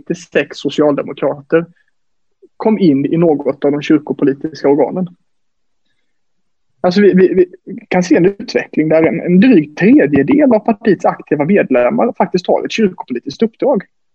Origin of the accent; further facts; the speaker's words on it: Växjö, Kronoberg County, Sweden; now in Gothenburg, Sweden; har faktiskt en farfar som var skåning. Men jag aldrig bott där själv. Kommer från Växjö, bor i Göteborg sedan 6 år